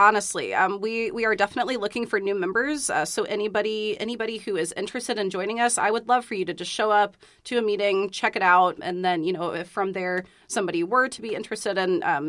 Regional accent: Illinois, United States; I'm originally from Central Illinois, and I had been involved with a club back home.

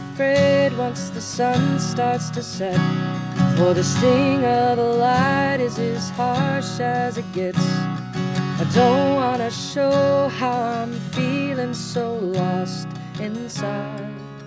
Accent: Two Harbors, Minnesota, United States; now in Duluth, United States; Well, I went to school here in Two Harbors. So Two Harbors is my hometown. I went to elementary school at North Shore Elementary in Clover Valley.

